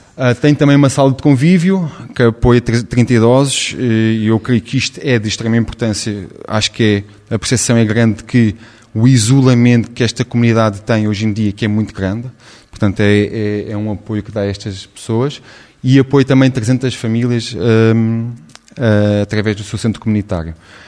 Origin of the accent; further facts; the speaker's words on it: Lisbon, Portugal; moved away as an adult; now in Ovar, Portugal; eu sou natural de Lisboa, eu tive que me mudar para Ovar em 2012, por motivos profissionais, aluguei uma casa ali perto do Carregal